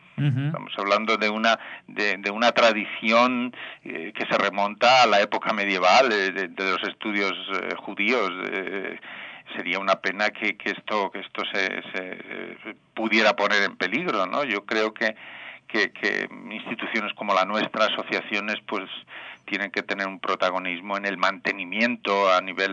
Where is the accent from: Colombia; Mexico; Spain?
Spain; Cuerva, Castilla-La Mancha; Hace poco di una conferencia en un pueblo de Toledo, en Cuerva, bueno, es en mi pueblo